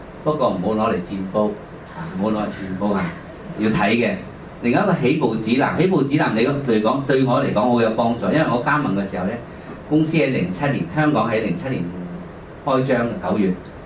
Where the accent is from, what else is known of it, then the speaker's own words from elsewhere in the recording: Philippines; now in Hong Kong; 80年代之前呢我不是在香港的，我在菲律賓長大，在菲律賓讀中學讀大學的，所以80年代回來，